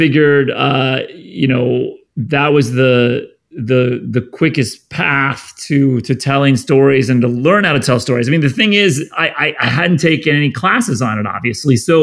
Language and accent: English; Cincinnati, Ohio, United States; I was also into sports and played baseball and soccer and basketball growing up in Cincinnati.